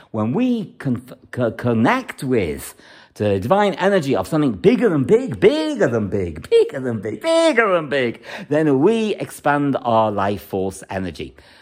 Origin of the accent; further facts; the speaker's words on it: Liverpool, North West England, United Kingdom; I was born in Liverpool, I grew up in Liverpool.